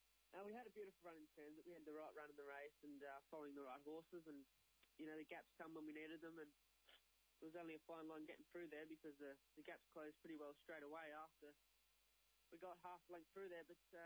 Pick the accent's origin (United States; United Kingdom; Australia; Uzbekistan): Australia; Port Macquarie, New South Wales; I'm actually originally from Port Macquarie.